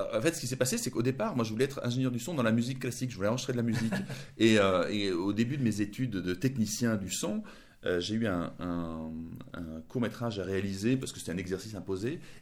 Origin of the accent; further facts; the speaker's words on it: France; also born or lived in Germany; Moi, je suis allemand, j'ai grandi en France, donc je suis toujours un peu un étranger, même si ça fait longtemps maintenant que je suis en France.